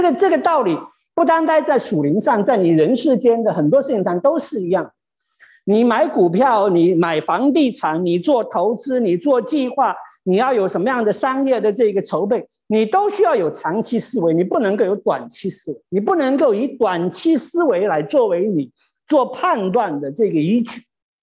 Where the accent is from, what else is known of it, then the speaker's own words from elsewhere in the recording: China; 那我们中国人很不喜欢讲死，很不喜欢去讲死。